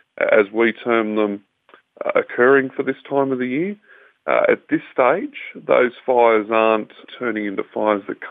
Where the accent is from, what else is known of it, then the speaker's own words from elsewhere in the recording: New South Wales, Australia; So I'm from just north of Sydney. I work in Sydney, New South Wales in Australia, and live just to the north of there.